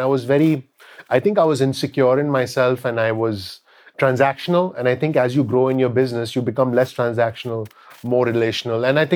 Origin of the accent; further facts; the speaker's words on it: India; first language Hindi; English is a second language; I was born and raised in India. And so I can not only converse Hindi, which is my native tongue